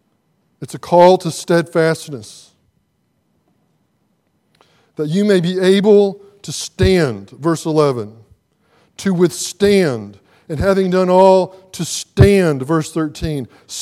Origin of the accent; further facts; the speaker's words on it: Texas, United States; now in Ohio, United States; we live in Ohio now. We're so thankful to live there. We love it. But I'm a Texan.